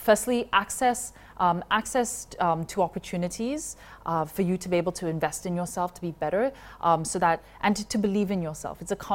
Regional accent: Malaysia; It's that you sit here today because you choose to, as a woman, as a Malaysian woman, and same with me.

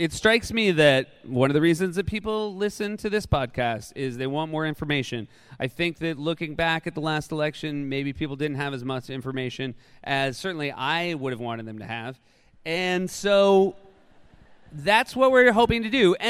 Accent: Manchester, New Hampshire, United States; And I grew up near Manchester, New Hampshire, and so that was a town that was big enough, a city that was big enough that candidates actually came through.

